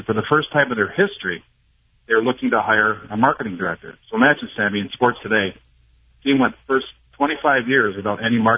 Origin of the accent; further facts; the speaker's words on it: Rochester, United States; I was from Rochester working in Dayton, Ohio.